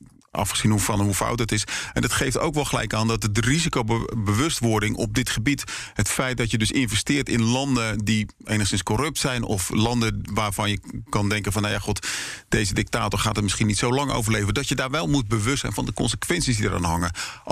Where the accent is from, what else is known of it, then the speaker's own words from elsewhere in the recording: South Holland, Netherlands; Het leuke is, ik kom uit het Westland.